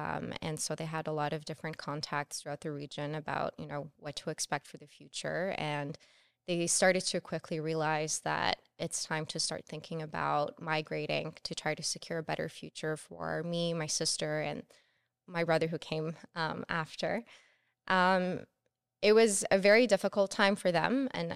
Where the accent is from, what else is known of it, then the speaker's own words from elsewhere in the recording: Gaza Strip, Palestine; I'm so proud and grateful that I come from Gaza